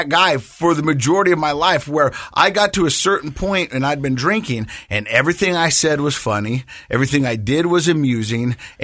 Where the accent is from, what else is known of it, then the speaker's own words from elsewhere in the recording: Ireland; accent: Irish; I'm Irish too, but yeah. Well, yeah, no, it's an Irish accent.